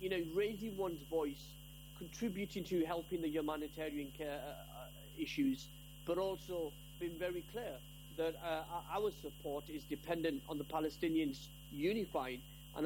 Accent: United Kingdom; I'm a British Pakistani Muslim, very proud of my heritage

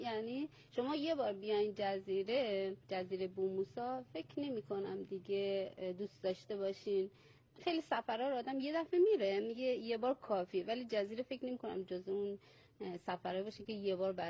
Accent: Mashhad, Razavi Khorasan, Iran; خب من چون مشهدی هستم غذای خودمونو میتونم مثلا ارائه بدم،

